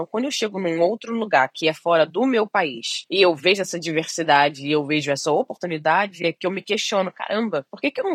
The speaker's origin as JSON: {"language": "Portuguese", "region": "Rio de Janeiro", "country": "Brazil", "said": "Então, eu sou do Rio de Janeiro, de Benfica, da Zona Norte do Rio."}